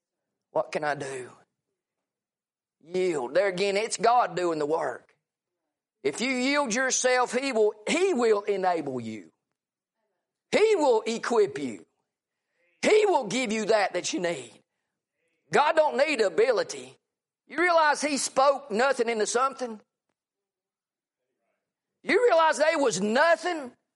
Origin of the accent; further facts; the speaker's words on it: Hendersonville, North Carolina, United States; now in Topton, United States; I'm originally from Hendersonville. I shouldn't even be in Topton.